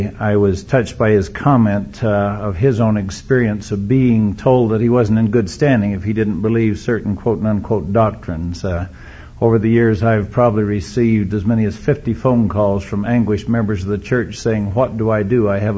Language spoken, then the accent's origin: English; Arlington, Virginia, United States; I was raised in Arlington, Virginia.